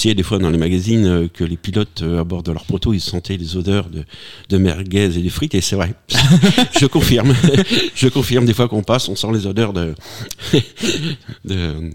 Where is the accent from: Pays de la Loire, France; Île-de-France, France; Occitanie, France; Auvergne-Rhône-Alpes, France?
Pays de la Loire, France; Le Mans; on est originaire du même quartier du Mans